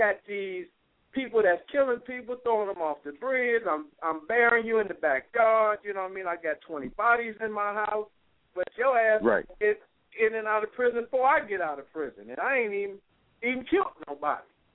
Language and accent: English; Detroit, Michigan, United States; I grew up in Detroit all my life, you know?